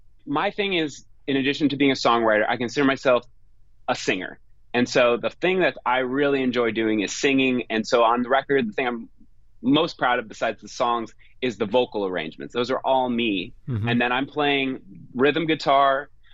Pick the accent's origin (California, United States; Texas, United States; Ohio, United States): Ohio, United States; Cleveland; born there; I was based in Cleveland. I was born in Cleveland.